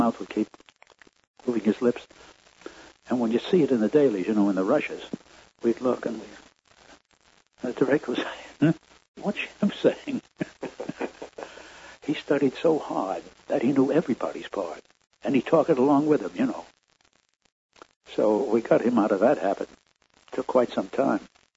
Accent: Brooklyn, New York, United States; Brooklyn, New York.

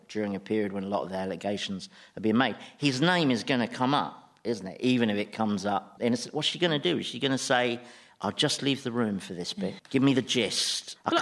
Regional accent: United Kingdom; We know how cover-ups work. We're British. We know exactly how they work.

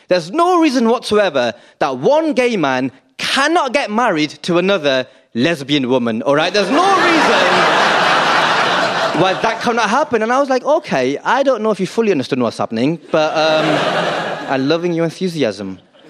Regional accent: United Kingdom; I guess I've got this kind of hybrid background where I'm British, national, Pakistani, or BNP for short, right?

